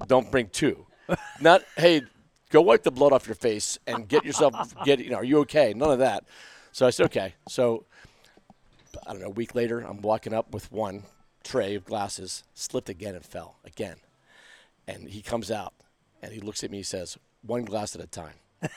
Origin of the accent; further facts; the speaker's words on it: Pikesville, Maryland, United States; I was raised in Pikesville, so right on the border of Mount Washington and Pikesville. So I went to Wellwood Elementary, Pikesville Middle, Pikesville High School, public school guy.